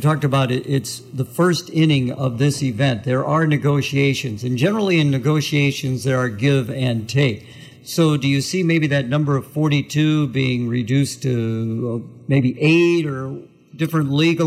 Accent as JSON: {"language": "English", "town": "Clinton", "region": "Iowa", "country": "United States", "tie": "born or raised there", "said": "Born and raised in Clinton, Iowa, I know how fortunate it is for our community to have professional baseball"}